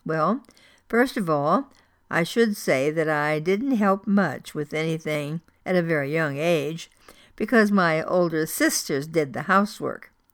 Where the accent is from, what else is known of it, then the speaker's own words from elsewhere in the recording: Iron River, Michigan, United States; I was fresh out of high school when I took a job at a children's clothing store in my hometown of Iron River, Michigan, in 1958.